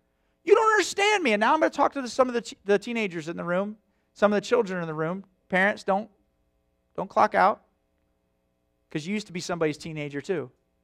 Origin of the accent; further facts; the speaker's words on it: United States; I was raised in America, and I remember the first time I heard the anthem